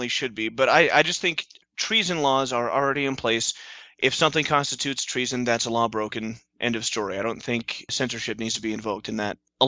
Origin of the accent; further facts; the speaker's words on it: Colorado, United States; you can't talk to somebody born and raised in Colorado, invoke Klebold and Harris, and then expect it to go away quietly into the night.